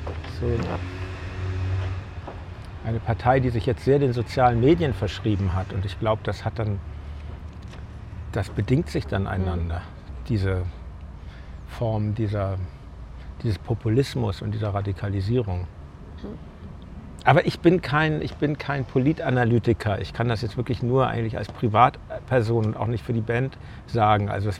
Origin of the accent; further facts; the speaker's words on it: Berlin, Germany; born there; Und außerdem bin ich in der Stadt geboren und ich lebe auch gerne in der Stadt, muss ich sagen.